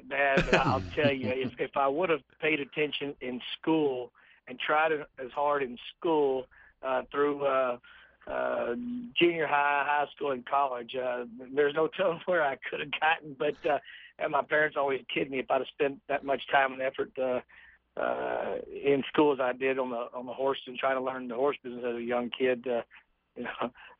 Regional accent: Texas, United States; Like I said, I grew up in the city between Dallas and Fort Worth there. And we didn't have pari-mutuel wagering at that time in Texas.

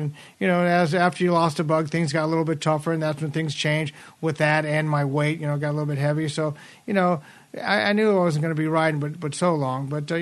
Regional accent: Nebraska, United States; I was from Nebraska, and that's back when they had Exarban, and I had a friend of the family that had a farm of horses when I was going to, you know, in high school

